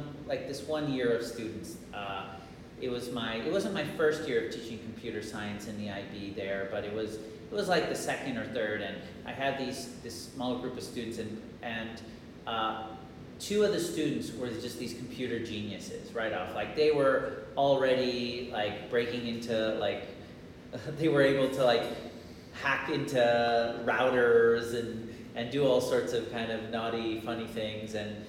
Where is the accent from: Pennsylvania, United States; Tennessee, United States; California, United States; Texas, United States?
California, United States; moved away as an adult; also born or lived in Utah / Poland; I was born actually in Utah back in 1982. I grew up in California though, and after I finished college there, I moved out to Poland for what ended up to be 15 years